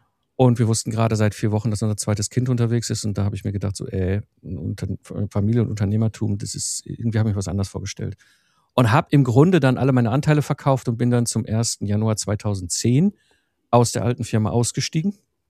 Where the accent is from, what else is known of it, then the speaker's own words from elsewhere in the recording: North Rhine-Westphalia, Germany; Also ich bin ja, wie gesagt, im Ruhrpott groß geworden, so zwischen Kohle und Stahl in den 90ern.